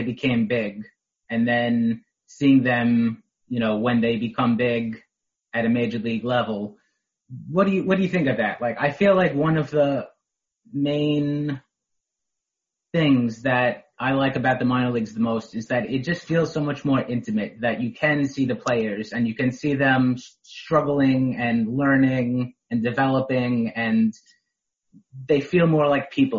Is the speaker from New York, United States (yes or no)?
yes; New York, United States; And obviously, as a New Yorker, I think that rivalry is bigger for me because Mets, Yankees, and everything.